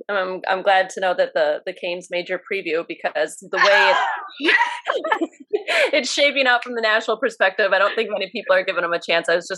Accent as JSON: {"language": "English", "region": "Michigan", "country": "United States", "tie": "born or raised there", "said": "I grew up just outside of Ann Arbor."}